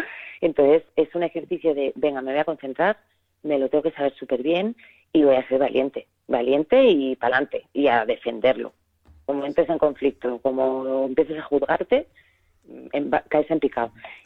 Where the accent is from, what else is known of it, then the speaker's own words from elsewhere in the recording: Segovia, Castile and León, Spain; empecé haciendo teatro cuando era pequeña en Segovia